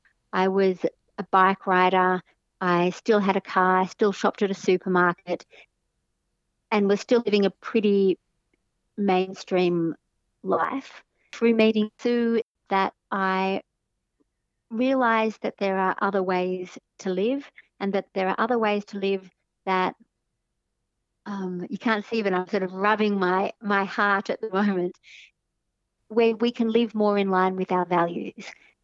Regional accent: Melbourne, Victoria, Australia; I grew up in Melbourne, in the suburbs.

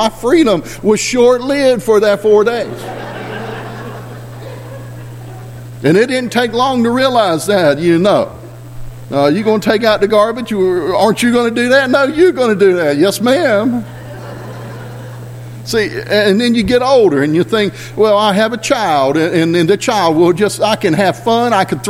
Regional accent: United States; because I'm an American. I don't really understand it anyway.

